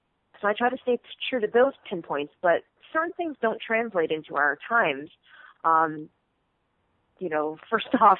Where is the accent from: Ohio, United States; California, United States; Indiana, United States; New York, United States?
New York, United States; but I'm from New York, so I'll be doing a number of events in the three boroughs